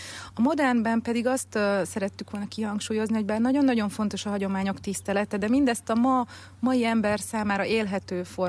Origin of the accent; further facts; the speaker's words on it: Besenyőtelek, Heves, Hungary; born there; Heves megyében, Besenyőtelken születtem, a szüleim ma is ott élnek. Aztán az élet a Balaton északi oldalára sodort bennünket a férjemmel